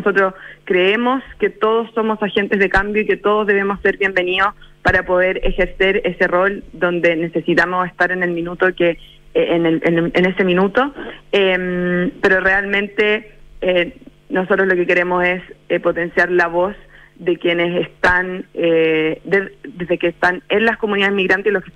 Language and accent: Spanish; Chile